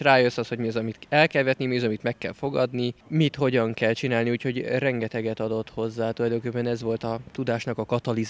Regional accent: Budapest, Hungary; Budapestről jövök

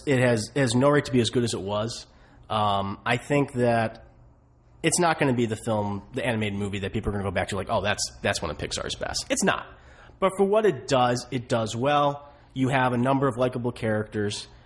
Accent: United Kingdom; playing up the fact that I'm British

